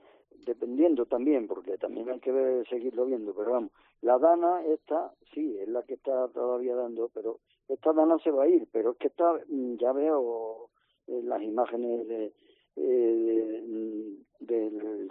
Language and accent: Spanish; Seville, Andalusia, Spain; yo que soy sevillano y he salido de Nazareno desde que tenía 6 o 7 años